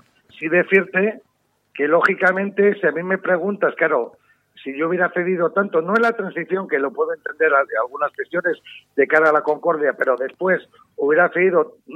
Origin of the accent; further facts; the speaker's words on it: Basque Country, Spain; en defensa de nuestra tierra, en defensa de la libertad, en defensa de nuestro país, el País Vasco